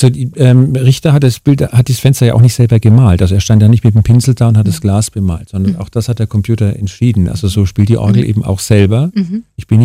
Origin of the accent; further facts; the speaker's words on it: Bavaria, Germany; als Bayer wächst man ganz anders auf, ich bin natürlich irgendwie barock geprägt